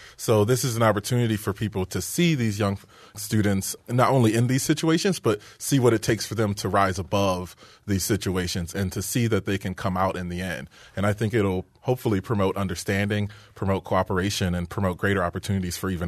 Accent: Inkster, Michigan, United States; And I grew up in Inkster, and there were so many kids that I grew up with who were really smart and really talented

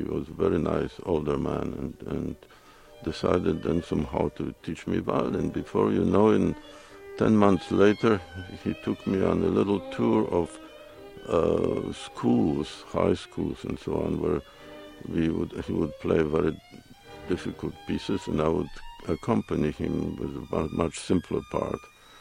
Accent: Moscow, Russia; also born or lived in Poland; I was born in Poland, but it was at when the First World War broke out, and my parents moved to Russia, running away, so to say, from the Germans. And we were in Moscow

